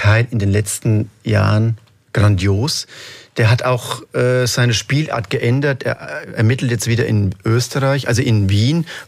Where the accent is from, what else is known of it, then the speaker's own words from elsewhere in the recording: Karlsruhe, Baden-Württemberg, Germany; Also, ja, aber man erkennt dann als Karlsruher dann eben die Straßen in Karlsruhe